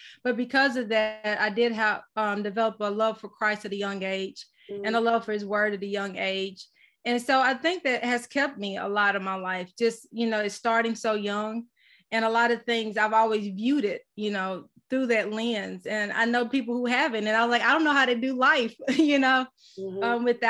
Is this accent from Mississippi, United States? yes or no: yes; Mississippi, United States; Yes, as she said … I'm from Mississippi. Right now I'm in Laurel, Mississippi with my husband and two children.